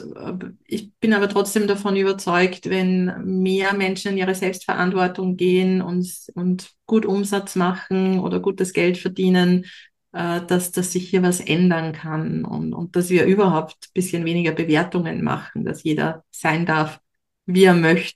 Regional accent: Austria; bei uns in Österreich

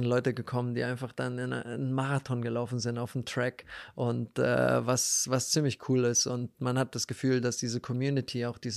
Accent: Berlin, Germany; Auch wieder Berlin in meiner Heimat.

